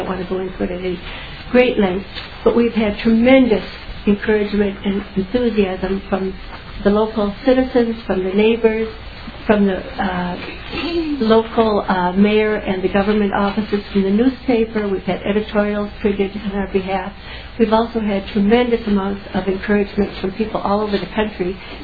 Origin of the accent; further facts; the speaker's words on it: Virginia, Minnesota, United States; I grew up in Virginia.